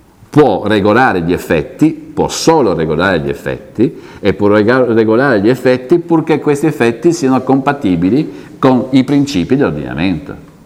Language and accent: Italian; Bolzano, Trentino-Alto Adige, Italy; born there; Ich bin in Bozen geboren, sono nato a Bolzano